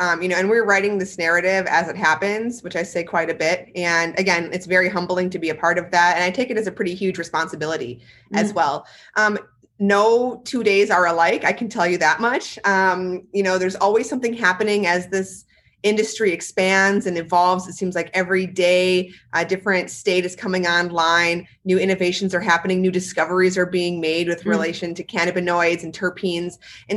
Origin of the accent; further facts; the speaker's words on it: Midwest, United States; I grew up in the Midwest.